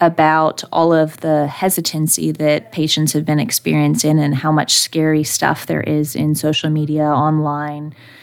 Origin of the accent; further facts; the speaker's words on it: Nashville, Tennessee, United States; So I'm from Nashville originally, and my plan is to be in Middle Tennessee for the rest of my life and my career as well.